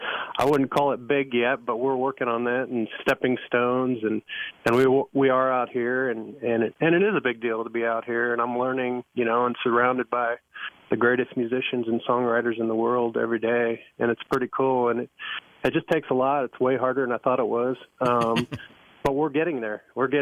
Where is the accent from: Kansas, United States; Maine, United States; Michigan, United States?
Kansas, United States; Victoria; I grew up right there in Victoria, Kansas. Went to school there